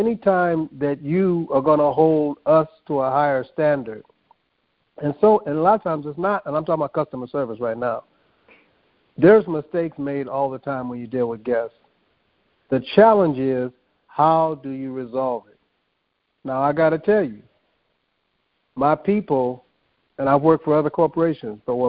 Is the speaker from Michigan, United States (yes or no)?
no; Pasadena, California, United States; I also grew up in an integrated environment. I grew up in Pasadena in the 60s, so I was there around the Rose Bowl.